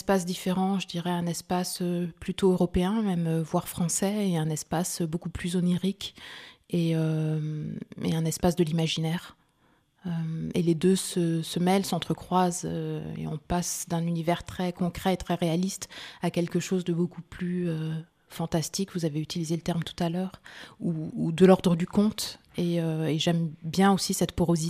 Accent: France; Même si je suis née en France et que j'ai toujours grandi en France, j'ai une culture subsaharienne, africaine, du Sénégal, de la Côte d'Ivoire, par mes parents, par les cousins, par la famille.

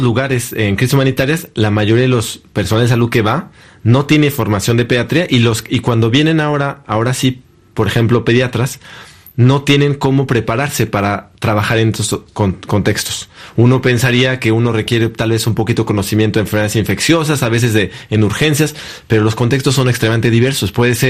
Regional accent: Mexico; En mi imaginario como mexicano

